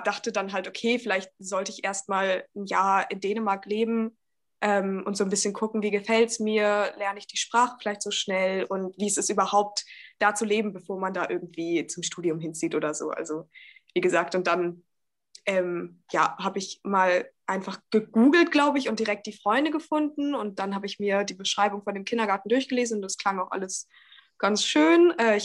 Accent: Hamburg, Germany; also ich komme ja aus Hamburg, Kopenhagen ist nicht so weit, ich war da schon ein paar Mal

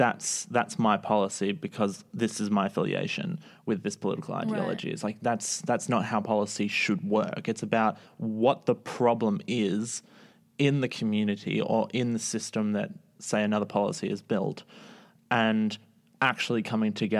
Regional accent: Northern Territory, Australia; Especially growing up in the Northern Territory

